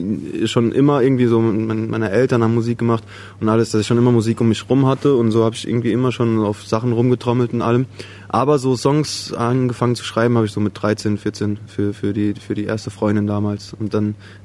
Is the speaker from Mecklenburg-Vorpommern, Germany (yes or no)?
no; Kirkel, Saarland, Germany; Ich komme aus Saarbrücken, oder ich sage immer aus Saarbrücken, aber eigentlich sage ich das nur, weil so wenige Leute das kleine Dörfchen Kirkel kennen. Und genau, also ich komme aus dem Saarland.